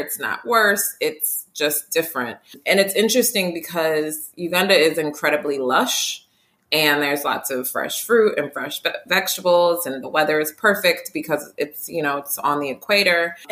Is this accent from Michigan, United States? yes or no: yes; Detroit, Michigan, United States; Yeah, I grew up in Detroit.